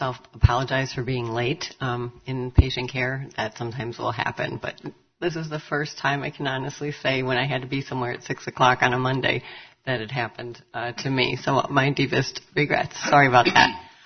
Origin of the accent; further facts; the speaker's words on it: Kenosha, Wisconsin, United States; I grew up here in Kenosha, moved away for, I don't know, a few decades, and found my way back finally about 2 years ago.